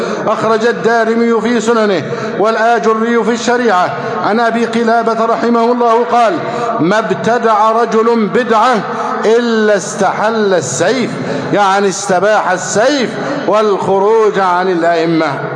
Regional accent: Egypt; اللهم احفظ بلدنا مصر، اللهم احفظ مصر أمنا أمانا، سخاء رخاء، وسائر بلاد المسلمين

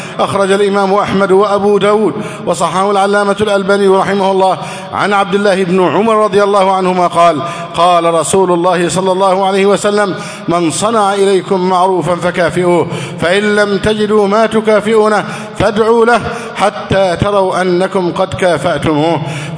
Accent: Egypt; اللهم احفظ بلدنا مصر

